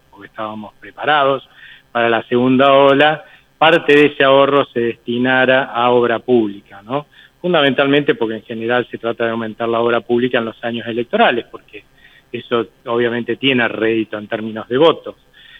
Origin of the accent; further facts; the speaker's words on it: Argentina; como los argentinos no demandamos esos papelitos de colores